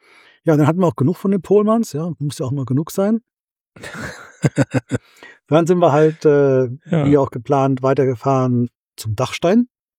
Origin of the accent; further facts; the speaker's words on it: Fulda, Hesse, Germany; Und dann sind wir auch über Fulda gefahren. Das ist so meine alte Heimat. Ich bin ja geborener Hesse.